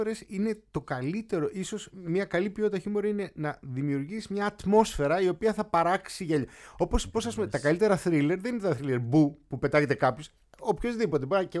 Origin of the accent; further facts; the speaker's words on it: Aegina, Attica, Greece; Από τη μάνα μου, από τον πατέρα μου, είμαι Αιγινίτης.